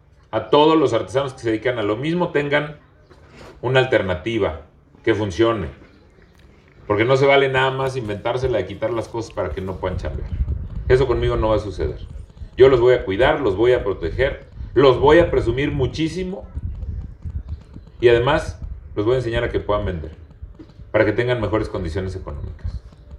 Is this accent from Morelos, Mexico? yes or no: no; Michoacán, Mexico; Allá en el oriente somos Mazahuas Otomís. Los presumo mucho y ese es el camino. Que las y los michoacanos, todos sepamos de qué estamos hechos. ¿De dónde venimos? Porque venimos de nuestras culturas originarias.